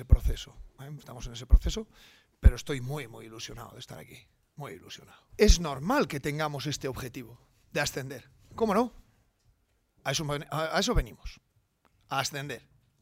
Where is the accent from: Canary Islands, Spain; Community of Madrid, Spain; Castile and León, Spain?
Castile and León, Spain; Salas; Y luego, que soy de aquí, ¿eh? Que soy de aquí al lado, ¿eh? Que soy de Salas.